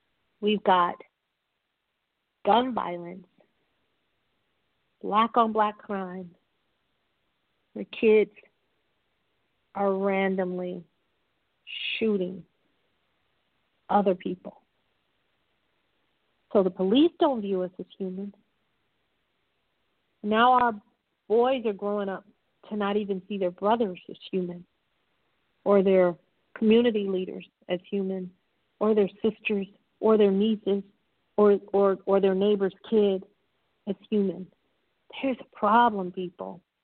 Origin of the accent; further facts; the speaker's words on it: United States; And I am an American.